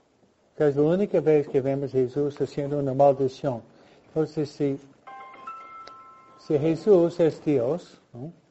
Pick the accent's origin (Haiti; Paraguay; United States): United States; New York; also born or lived in New Jersey; now in California, United States; porque yo vengo de Nueva York y Nueva Jersey, donde yo fui criado, ¿no?